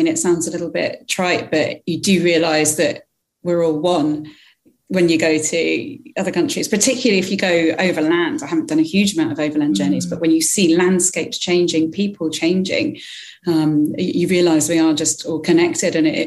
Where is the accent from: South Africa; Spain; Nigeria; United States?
Spain; Andalusia; I grew up here on the Costa del Sol in an expat community at an English school.